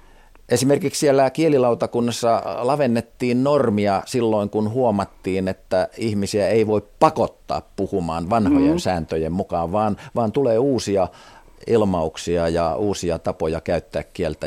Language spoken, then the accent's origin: Finnish; South Karelia, Finland; accent: South Karelian dialect; Etelä-Karjalassa puhuttiin niin, että mie olen miekansaa, ja vaimoni, jonka perhe on Sortavalasta ja hän ehti siellä asuakin, niin meillä kotona puhutaan mie ja sie.